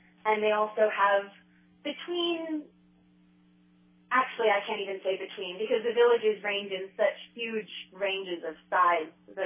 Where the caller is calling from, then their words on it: Idaho Falls, Idaho, United States; Yes, I'm calling from Idaho Falls, Idaho.